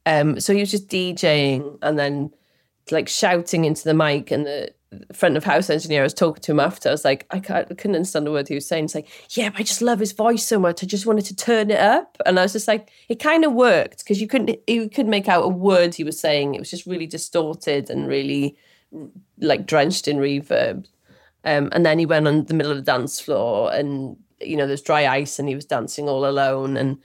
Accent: Cardiff, Wales, United Kingdom; Like I grew up in South Cardiff in a really multicultural area, really working class area, that I'm really proud of being from.

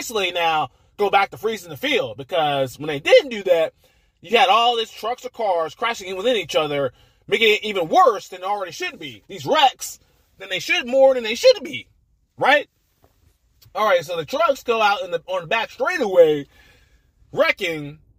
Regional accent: Atlanta, Georgia, United States; In Daytona, Talladega, and now you throw in my hometown track, Atlanta, where you see this type.

